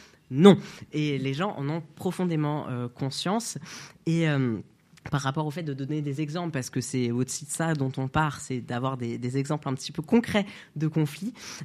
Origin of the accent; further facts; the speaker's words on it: France; moi j'ai des papiers, je suis français. Oui, je suis trans, donc je participe de la communauté LGBTQIA+